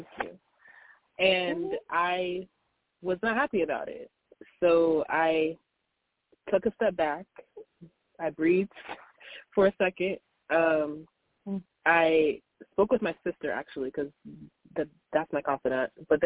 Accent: Nigeria; just like you, I'm Nigerian, so like culturally, like it's completely different. So in Nigeria, it's more

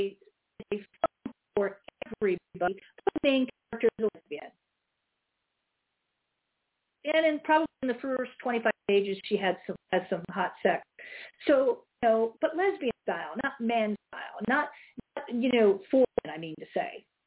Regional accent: Canada; I'm from Canada, long, long, long time ago.

